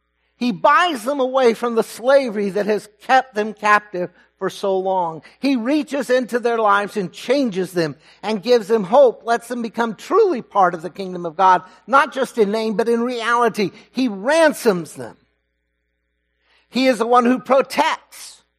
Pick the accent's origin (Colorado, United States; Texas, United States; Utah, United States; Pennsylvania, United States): Texas, United States; I am a Texan who had never seen a longhorn up close.